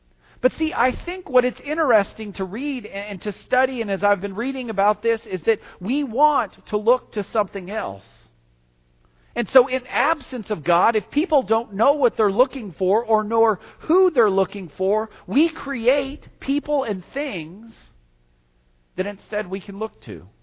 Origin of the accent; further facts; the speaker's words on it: Las Cruces, New Mexico, United States; growing up, I grew up in Las Cruces, right? And so the only reasons we saw boats in Las Cruces are because people took them to Elephant Butte.